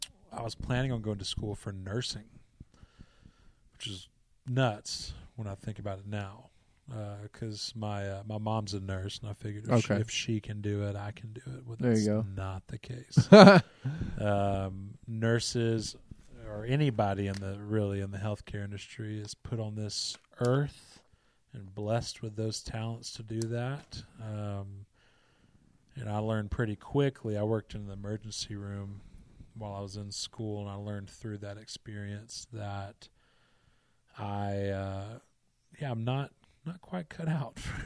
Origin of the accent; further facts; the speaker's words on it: Selma, Alabama, United States; also born or lived in Macon; Born in Macon, Georgia. That's a good place to be born. Yeah, and then lived there for a few years. Moved over to Selma, Alabama.